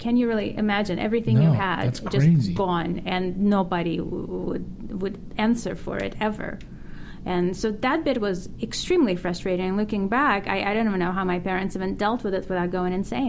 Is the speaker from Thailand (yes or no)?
no; Russia; now in United States; growing up in Russia, that's one thing I actually love about America. And this is my country now